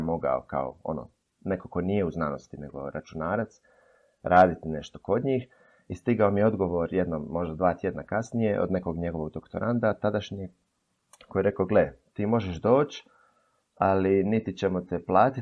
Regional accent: Ploče, Dubrovnik-Neretva County, Croatia; ja sam mali iz Ploča

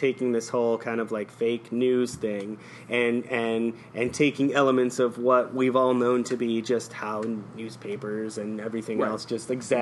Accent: New York, United States; growing up in New York, I had Donald Trump jammed down my throat

